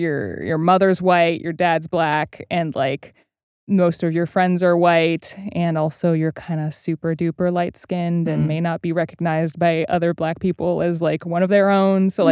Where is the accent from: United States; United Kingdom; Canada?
Canada; Montreal, Quebec; I'm from Quebec. Specifically, I grew up in Montreal.